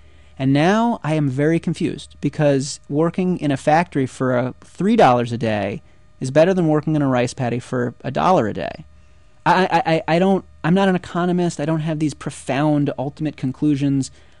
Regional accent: Philadelphia, Pennsylvania, United States; now in Brooklyn, United States; you know, I'm from Philly, but I'm living in Brooklyn now.

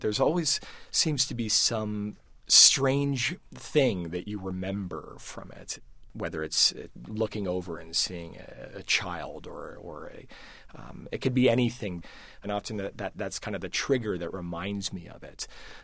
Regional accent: Connecticut, United States; was in Connecticut with my sister, and we were just going for a run. We were down by the beach in my hometown

